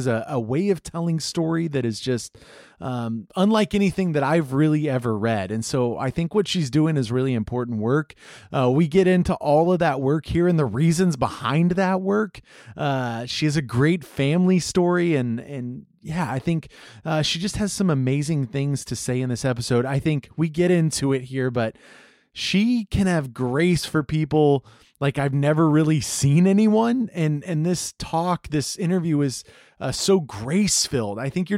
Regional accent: Texas, United States; I didn't realize you live in Austin. I'm a Texan originally.

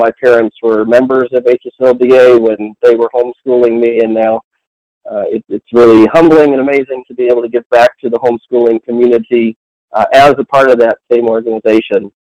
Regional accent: Hawaii, United States; also born or lived in Pearl City / Ewa Beach; I was raised here in Hawaii, homeschooled here, kindergarten through 12th grade, lived in Palolo Valley originally, and then out to Pearl City, and finally out in Eva Beach. So it's wonderful to be home.

